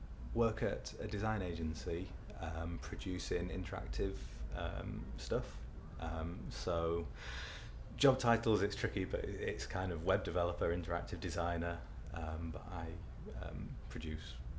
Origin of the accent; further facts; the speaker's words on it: York, Yorkshire and the Humber, United Kingdom; now in Sheffield, United Kingdom; I'm originally from York, but we moved to Sheffield, and now that's home.